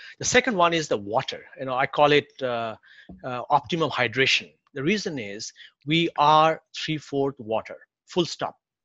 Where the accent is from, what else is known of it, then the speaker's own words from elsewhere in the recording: India; Like, I come from India originally.